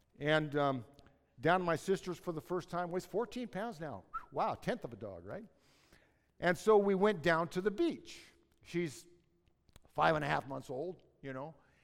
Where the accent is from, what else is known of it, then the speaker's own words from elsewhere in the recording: Seattle, Washington, United States; And I grew up in Seattle, and I thought, well, we got hills this big in downtown Seattle, for crying out loud.